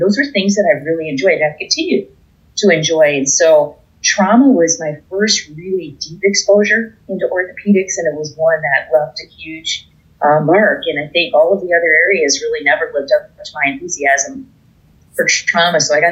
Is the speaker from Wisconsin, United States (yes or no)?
yes; Milwaukee, Wisconsin, United States; now in Cleveland, United States; I grew up in Wisconsin. I was born in Milwaukee, and my family is still there.